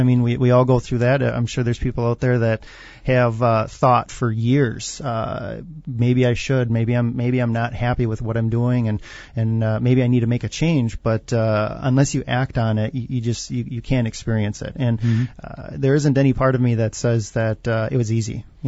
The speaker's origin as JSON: {"language": "English", "town": "Appleton", "region": "Wisconsin", "country": "United States", "tie": "born or raised there", "said": "Yeah, I'm originally from Appleton here and born and raised, and great community. I love this area."}